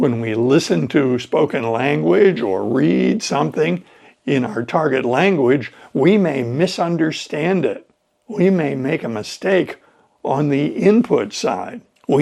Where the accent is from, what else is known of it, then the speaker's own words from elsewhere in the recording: United States; When I was growing up in the United States, quitting was considered a very negative behavior.